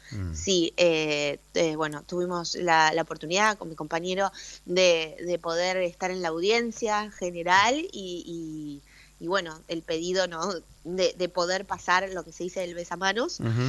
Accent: Burzaco, Buenos Aires Province, Argentina; now in Buenos Aires, Argentina; yo soy de Bursaco, acá en el conurbano bonaerense, ahora vivo en Capital hace años, pero en Bursaco hice mi primaria, secundaria, todo.

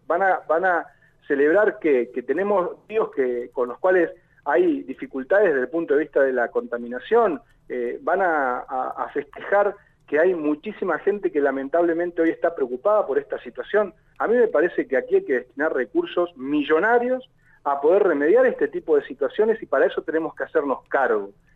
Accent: Neuquén, Argentina; todos somos neuquinos

